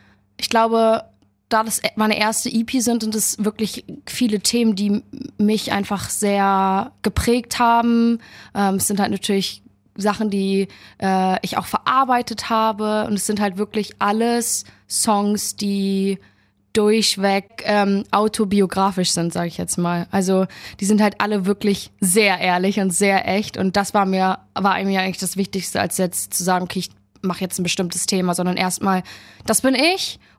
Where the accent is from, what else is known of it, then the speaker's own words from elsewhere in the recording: Hamburg, Germany; Hamburg, meine Heimatstadt